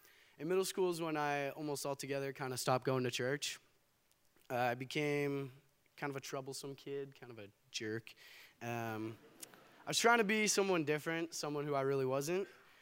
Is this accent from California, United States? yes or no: yes; Danville, California, United States; I was born and raised in Danville. I've never actually even moved, so been here my whole life.